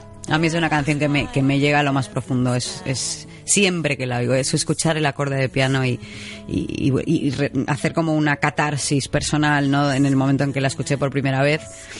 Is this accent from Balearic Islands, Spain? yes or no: yes; Balearic Islands, Spain; Mallorca es mía. O sea, mal les pese a quien sea, yo soy mallorquina de pura cepa y la adoro